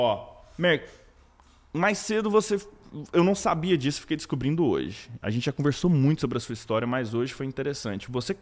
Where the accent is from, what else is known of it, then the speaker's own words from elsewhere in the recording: Brazil; now in United States; sou brasileiro, imigrante e empreendedor nos Estados Unidos. Eu moro aqui há mais de 22 anos.